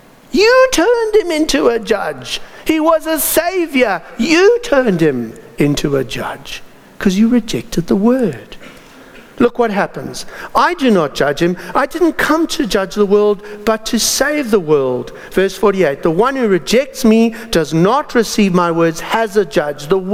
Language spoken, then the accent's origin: English; South Africa; sorry, I'm South African, from inland